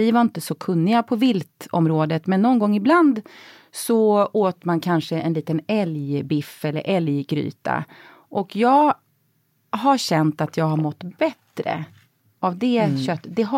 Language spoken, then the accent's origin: Swedish; Växjö, Kronoberg County, Sweden; där jag växte upp utanför Växjö så finns det fortfarande, tror jag, en vildsvinsrestaurang